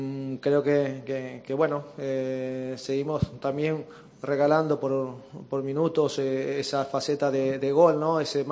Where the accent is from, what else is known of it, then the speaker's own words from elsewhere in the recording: Málaga, Andalusia, Spain; soy de Málaga